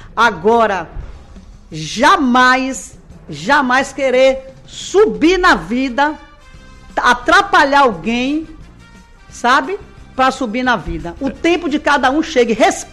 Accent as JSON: {"language": "Portuguese", "town": "Uruçuca", "region": "Bahia", "country": "Brazil", "tie": "born there", "said": "a nossa amada Uruçuca, onde eu nasci"}